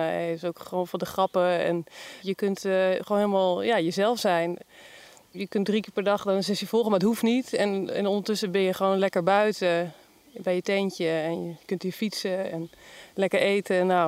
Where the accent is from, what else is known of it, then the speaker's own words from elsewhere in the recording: Groningen, Netherlands; ik kom uit Groningen.